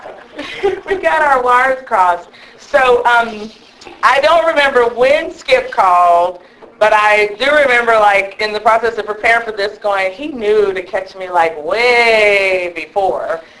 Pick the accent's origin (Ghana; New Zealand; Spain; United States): United States; Gilmer, Texas; But the thing that I love is that I am from Gilmer, and I've never done it without finding somebody in the crowd who also has a Gilmer connection.